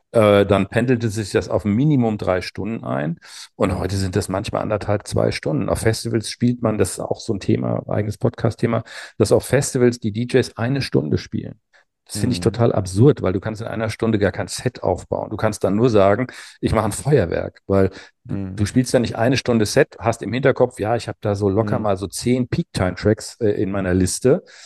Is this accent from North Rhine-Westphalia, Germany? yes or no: no; Hamburg, Germany; Wir kommen aus Hamburg